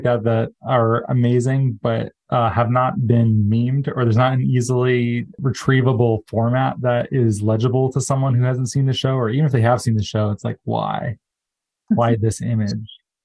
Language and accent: English; Arizona, United States; I met her once at, because I'm from Arizona